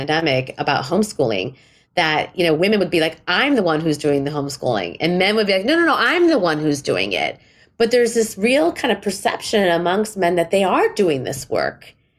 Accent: India; because again, I'm Indian, you know, very paternalistic culture, right?

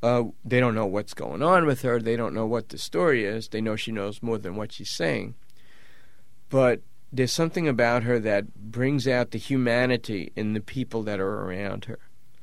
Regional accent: New York City, New York, United States; I grew up in the Bronx in a working-class housing project, and basically everybody spoke like everybody else. We didn't know we were from the Bronx.

